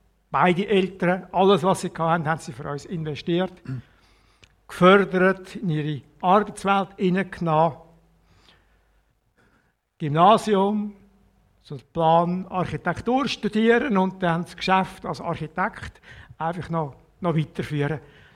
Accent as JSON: {"language": "German", "town": "Wila", "region": "Zurich", "country": "Switzerland", "tie": "born or raised there", "said": "Nein, ich bin im Zürich Oberland aufgewachsen, so zwischen Winterthur und Rapperswil, in einem kleinen Dorf Wila. Der älteste von 6 Kindern."}